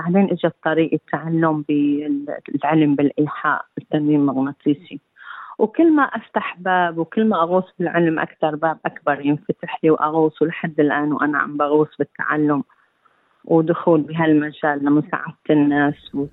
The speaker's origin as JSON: {"language": "Arabic", "town": "Aleppo", "region": "Aleppo Governorate", "country": "Syria", "lives_now": "Australia", "said": "فقررت أرجع لسوريا. أنا من حلب، فرجعت بعد 13 سنة قررت لا بدي أستراليا"}